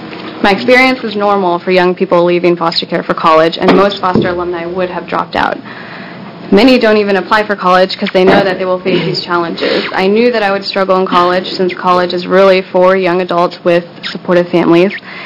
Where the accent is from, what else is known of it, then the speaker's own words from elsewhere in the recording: Oregon, United States; For the record … I grew up in the Oregon foster care system as well.